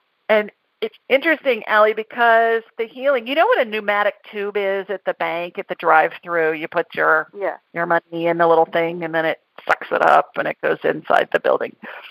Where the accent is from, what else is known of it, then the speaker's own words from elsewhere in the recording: Worthington, Ohio, United States; Oh, I grew up in Worthington. Did you know that?